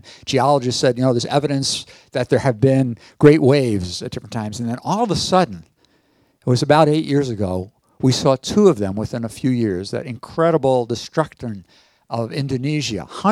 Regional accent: New York, United States; what happened right here in New York State, in my hometown, Sandy.

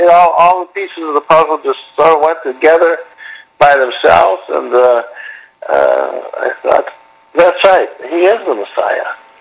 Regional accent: Manhattan, New York, United States; born there; I was born in Manhattan in a Jewish family. And who would ever thunk it, a Jew from Manhattan? But I was raised Jewish.

